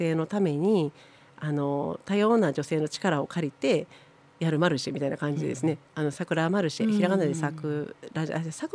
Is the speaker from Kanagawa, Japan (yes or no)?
no; Osaka, Japan; 私は大阪から来たので